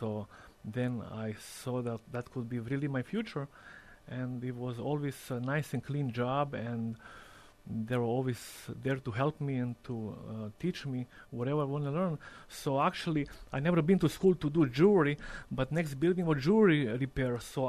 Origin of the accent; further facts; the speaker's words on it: Croatia; I grew up in Europe, in Croatia, and I wasn't really good in a school.